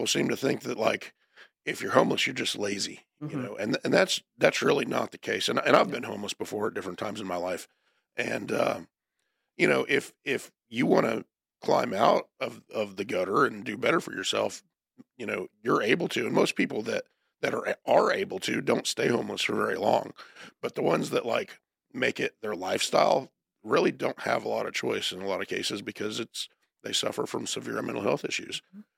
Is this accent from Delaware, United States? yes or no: no; Florida, United States; because I'm not from here. I'm from Florida originally. You know, that's where all my family's from.